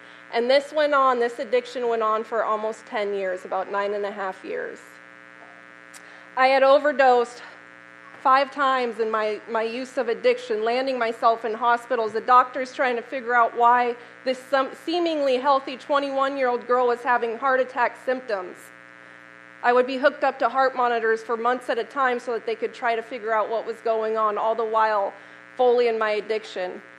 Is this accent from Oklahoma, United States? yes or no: no; Sterling, Illinois, United States; So like I said, born and raised in Sterling, I was one of 6 kids, a middle child.